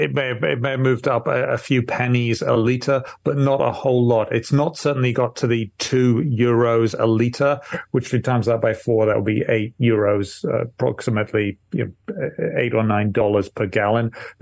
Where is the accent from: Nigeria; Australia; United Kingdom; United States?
United Kingdom; now in France; I'm originally from Britain.